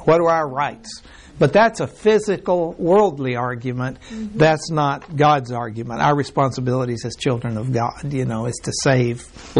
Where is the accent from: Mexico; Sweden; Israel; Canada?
Mexico; English is a second language; now in United States; when we were raised in Mexico and then we came to the States and then we were out there working.